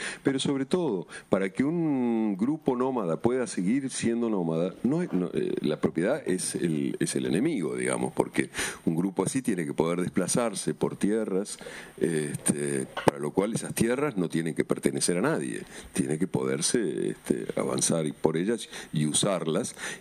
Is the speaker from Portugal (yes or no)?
no; Argentina; Digo, no sé si como argentino tengo derecho a decir eso